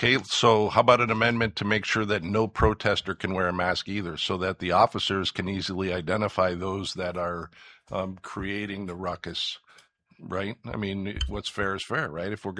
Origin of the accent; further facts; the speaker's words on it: Minnesota, United States; as we're seeing in my home state as well of Minnesota